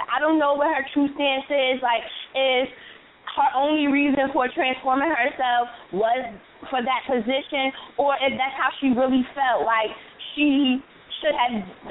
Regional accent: New Jersey, United States; And I'm like, I'm from North New Jersey. No, like, what's your nationality? I'm American. I'm African-American.

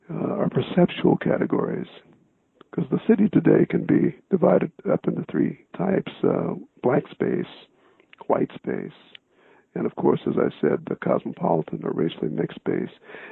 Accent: Mississippi, United States; born there; I was born in the Mississippi Delta during the war on a former plantation, and my grandmother was the midwife when I was born.

